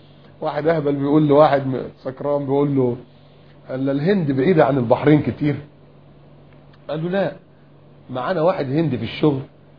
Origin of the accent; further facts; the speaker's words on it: Upper Egypt, Egypt; born there; يعني والدي صعيدي وانت عارف الصعيدة يعني ايه، انا صعيدي برضو يعني اتولدت في الصعيد بس ما اعرفش فين الجرجة اللي انا اتولدت فيها دي.